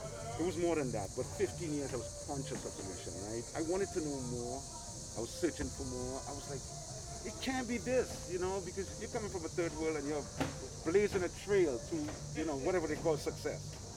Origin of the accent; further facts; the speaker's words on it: Trinidad & Tobago; I made a lot of money because I come from Trinidad.